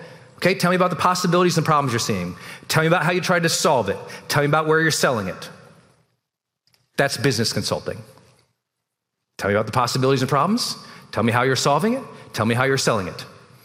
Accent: Montana, United States; And I was a cog from Montana, so no one valued me.

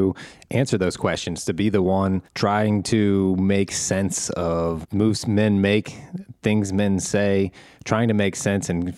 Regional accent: Midwest, United States; We're both from the Midwest

